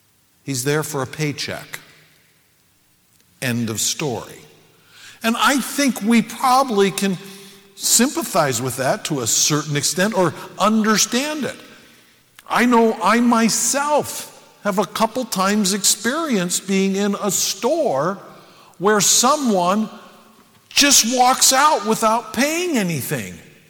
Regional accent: Bishop, California, United States; It's totally different than, you know, growing up in Bishop, the mule capital of the world. Almost everybody wears cowboy hats. They're all cowboys.

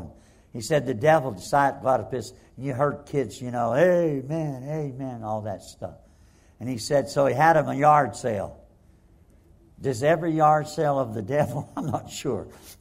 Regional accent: Pittsburgh, Pennsylvania, United States; Now, I'm from Pittsburgh, and I had to go downtown on a streetcar to where they did pictures.

